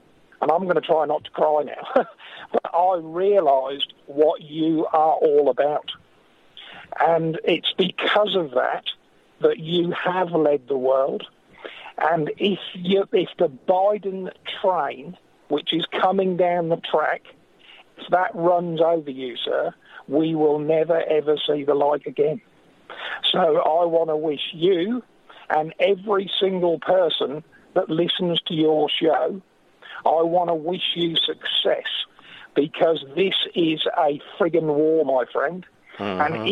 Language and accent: English; England, United Kingdom; moved away as an adult; now in Australia; I was actually born and raised in England, educated there, and I left there in 1998 because you could see the writing on the wall after Thatcher, right? And I came to live down Australia.